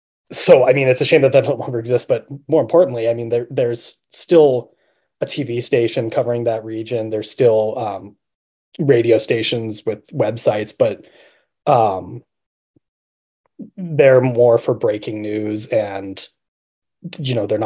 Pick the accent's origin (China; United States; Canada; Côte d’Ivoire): Canada; Vancouver, British Columbia; I came from Vancouver. I worked at the student paper there